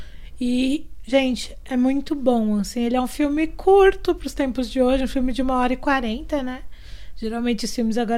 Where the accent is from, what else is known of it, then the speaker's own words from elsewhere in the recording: São Paulo, Brazil; Porque eu tava numa área, num bairro periférico, na Zona Sul de São Paulo, num período conturbado